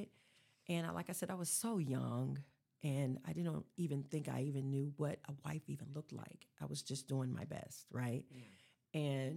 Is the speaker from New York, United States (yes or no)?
no; Sacramento, California, United States; Sacramento. I was born and raised in Sacramento. I grew up near Oak Park, which is near Curtis Park. And that was my community as a little girl.